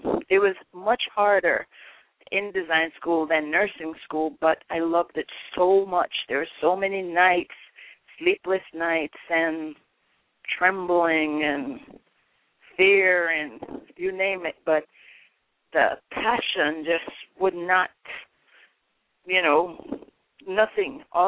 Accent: Springfield, Saint Thomas, Jamaica; now in United States; Well, as you know, I'm originally from St. Thomas, Jamaica.

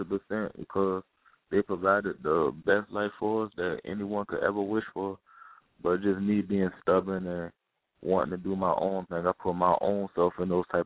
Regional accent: New York City, New York, United States; also born or lived in Richmond, Virginia; Yeah, I'm from, I was born in Harlem, New York, but I was back and forth from the Bronx to Richmond, Virginia.

